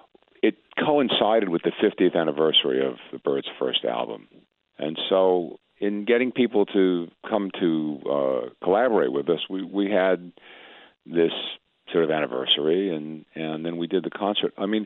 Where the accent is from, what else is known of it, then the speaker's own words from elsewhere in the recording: New York, United States; now in California, United States; You know, that I grew up in New York, I played in a concrete park